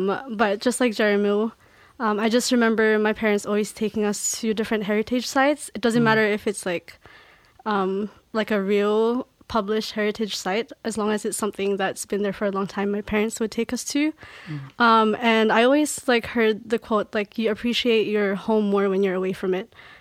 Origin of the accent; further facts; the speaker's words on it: Philippines; I'm a senior from the Philippines as well